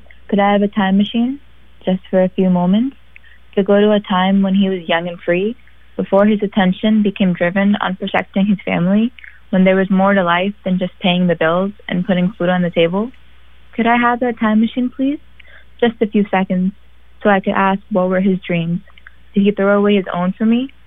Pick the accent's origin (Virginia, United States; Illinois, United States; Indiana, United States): Virginia, United States; Chantilly; I grew up in Northern Virginia.